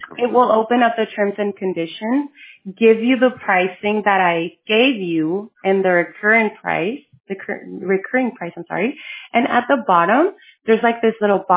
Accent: San Diego, California, United States; I am from San Diego.

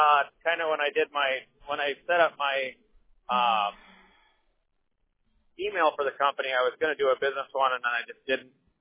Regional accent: Pillager, Minnesota, United States; I've been here for 25 years. I was born in Brainerd and raised in Pillager. I got a lot of friends that are, you know, the farming. I grew up on a 150-acre cattle ranch.

